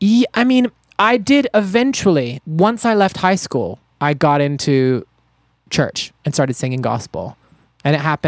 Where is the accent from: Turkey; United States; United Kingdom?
United States; the South; growing up in the South and being gay, I was around country music and I really took a liking to country pop music.